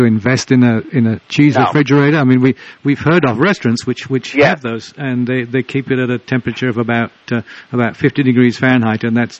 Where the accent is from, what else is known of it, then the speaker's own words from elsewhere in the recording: England, United Kingdom; I grew up in England